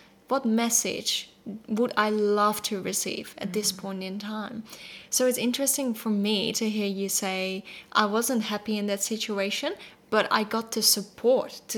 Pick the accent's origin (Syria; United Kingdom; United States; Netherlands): Netherlands; moved away; as I moved away from my home country, the Netherlands, and moved here